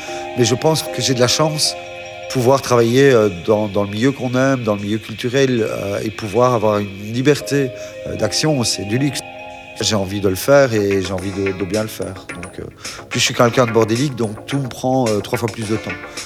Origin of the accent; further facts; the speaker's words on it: Liège, Wallonia, Belgium; je suis liégeois.